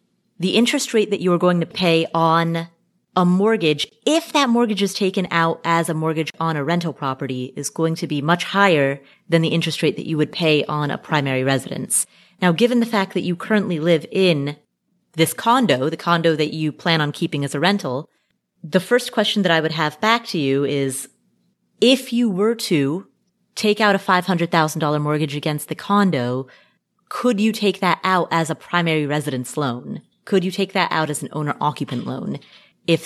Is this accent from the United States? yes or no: yes; United States; Exactly. I am an American.